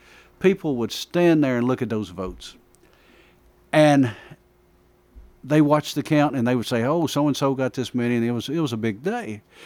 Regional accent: Versailles, United States; I can remember as a kid back in, I grew up in Versailles.

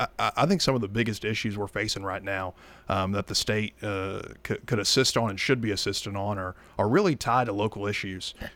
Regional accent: Rockvale, Tennessee, United States; You know, I'm born and raised in Rutherford County, grew up in the Rockvale area.

